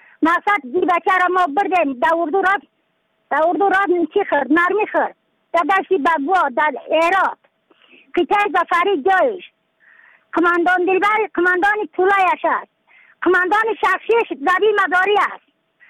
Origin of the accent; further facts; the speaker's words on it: Badakhshan, Afghanistan; از بدخشان هستم، مرکز بدخشان، سوالی اطلی پایان قیره